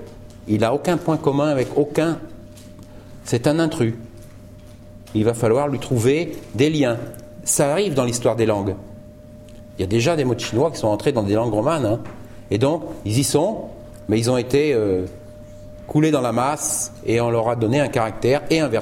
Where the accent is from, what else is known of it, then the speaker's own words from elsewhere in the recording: Nouvelle-Aquitaine, France; vous allez passer par mon pays natal, la Charente